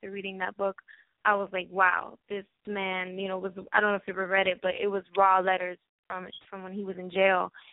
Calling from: Queens, New York, United States; I'm calling from Queens.

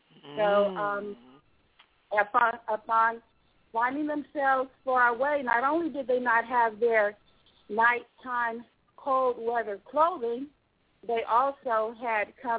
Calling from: Folsom, California, United States; I'm calling from Folsom in California.

